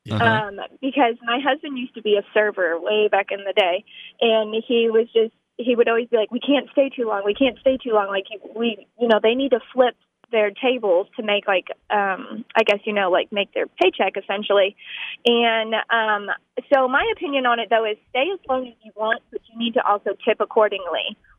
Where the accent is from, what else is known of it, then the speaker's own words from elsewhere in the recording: Jonesboro, Arkansas, United States; I'm from Jonesboro.